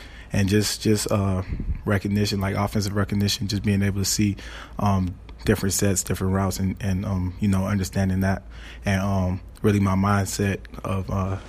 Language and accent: English; Florida, United States; As you know, I'm from Florida, so it don't really get that cold down there.